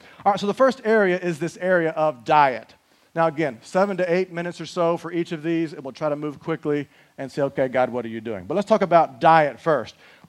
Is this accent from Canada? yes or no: no; United States; yeah, I'm American, right? I should weigh more than I do, but I'm living here